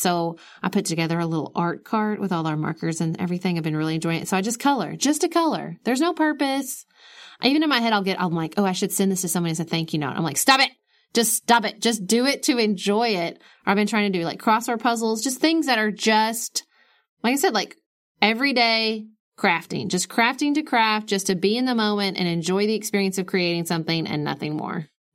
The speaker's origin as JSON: {"language": "English", "town": "Paducah", "region": "Kentucky", "country": "United States", "said": "because I come from Paducah is a very artistic community."}